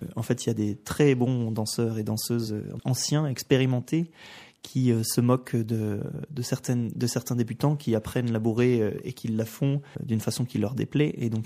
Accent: France; comme on est français et qu'on fait souvent des kilomètres pour aller dans un festival

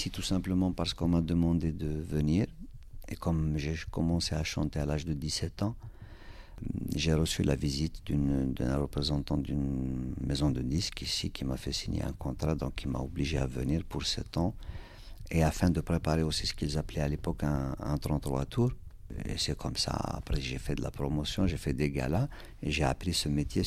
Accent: Kabylie, Algeria; first language Kabyle; French is a second language; D'abord, la Kabylie, c'est une région de l'Algérie. Donc, il se trouve que c'est ma région natale et que c'est une région qui a une personnalité particulière dans la mesure où la langue qui est parlée est différente de la langue officielle

